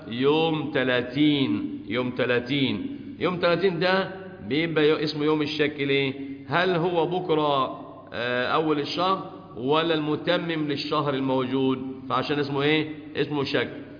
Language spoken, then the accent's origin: Arabic; Egypt